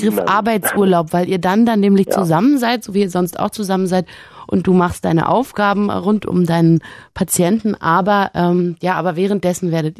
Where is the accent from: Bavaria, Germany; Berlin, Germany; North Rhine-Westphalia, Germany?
Berlin, Germany; ich komme ja aus Berlin